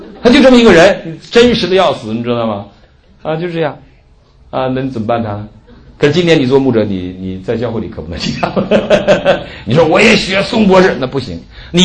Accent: Northeast China, China; 我东北人呢

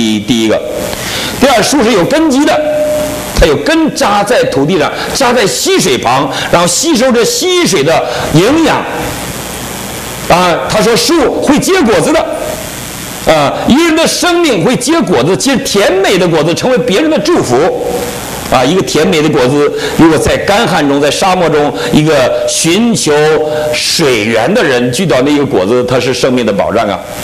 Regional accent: Northeast China, China; 糠秕就是我们东北人呐，放枕头里炫那个东西

